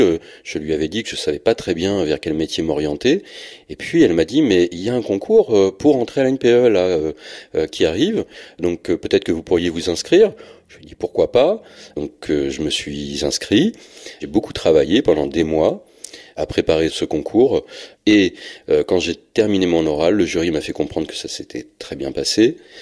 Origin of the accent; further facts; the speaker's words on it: Pays de la Loire, France; now in Rennes, France; j'ai 43 ans, j'habite à Rennes, dans un quartier populaire de Rennes. Alors je suis né à Cholet, et j'ai grandi dans une petite commune de Vendée.